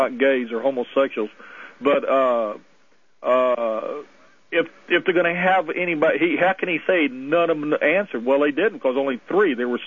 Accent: Texas, United States; Incidentally, I am originally from Texas

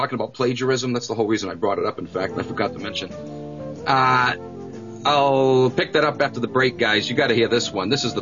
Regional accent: New England, United States; accent: New England; There I go with my New England accent, putting R's where they don't belong and dropping them where they do.

